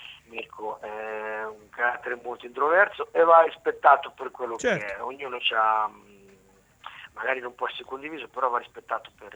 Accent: Ancona, Marche, Italy; del cuore io sono di Colle Marino

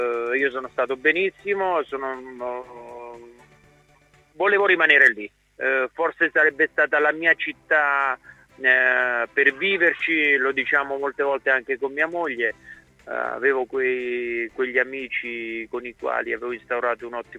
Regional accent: Molise, Italy; io sono molisano.

